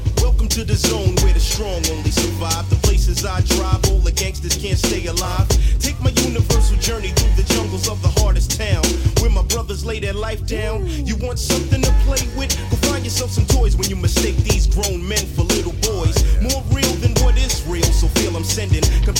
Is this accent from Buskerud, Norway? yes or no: yes; Drammen, Buskerud, Norway; var egentlig en slags sånn fotballgutt da jeg vokste opp i Drammen.